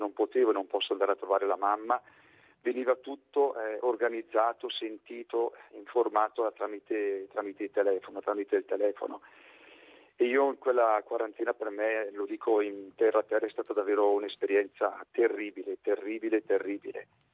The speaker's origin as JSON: {"language": "Italian", "town": "Val Brembo", "region": "Lombardy", "country": "Italy", "lives_now": "Carenno, Italy", "said": "nel mio paese, io sono di Val Brembo, vicino a Bergamo"}